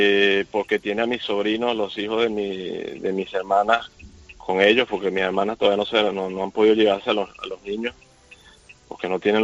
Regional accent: Venezuela; now in Paris, France; Yo cuando me vine de Venezuela las cosas no estaban tan malas como ahorita, y poco a poco toda mi familia se ha ido de Venezuela

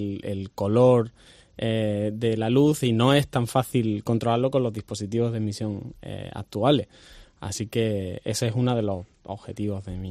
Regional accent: Córdoba, Andalusia, Spain; Sí, yo soy de Córdoba.

